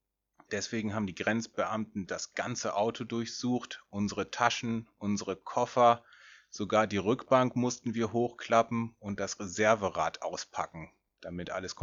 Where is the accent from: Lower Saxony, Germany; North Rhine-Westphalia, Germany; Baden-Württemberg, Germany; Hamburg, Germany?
Lower Saxony, Germany; Hanover; komme aus Hannover. Das liegt in Niedersachsen und ich bin 29 Jahre alt.